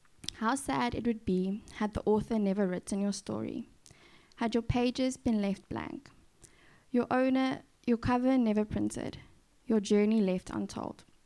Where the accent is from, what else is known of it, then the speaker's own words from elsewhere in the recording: South Africa; I'm from South Africa, as you already know. And basically, my mom's Chinese and my dad's Afrikaans